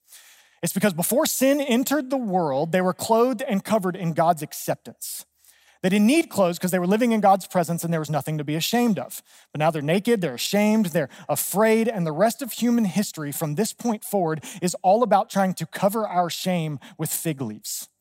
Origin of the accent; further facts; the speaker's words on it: Georgia, United States; Now, for me, I grew up in North Georgia.